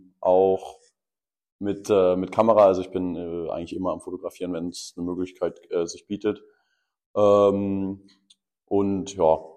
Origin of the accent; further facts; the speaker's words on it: Potsdam, Brandenburg, Germany; now in Wittenberge, Germany; Ja, ich bin ursprünglich aus Potsdam. Also bei Berlin quasi und bin für die Ausbildung nach Wittenberge gezogen, also in die schöne Prignitz.